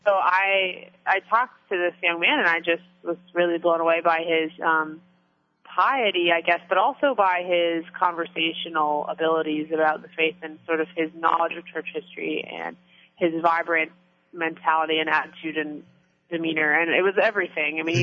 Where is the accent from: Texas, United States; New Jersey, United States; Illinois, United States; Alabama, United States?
New Jersey, United States; Because growing up in New Jersey, I honestly didn't know a lot of Catholics that went to Mass.